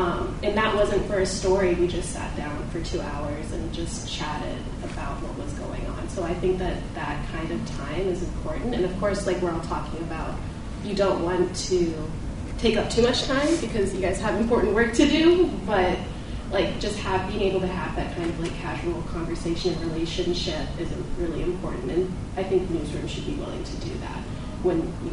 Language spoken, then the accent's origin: English; Virginia, United States; now in New Orleans, United States; So I know for me, I'm from Virginia, and I moved to New Orleans